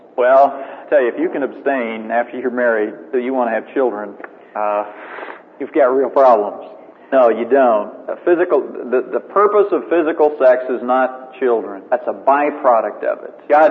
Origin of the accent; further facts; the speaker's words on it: Vancouver, Washington, United States; I was raised in Vancouver, Washington, and went to a high school that was predominantly white.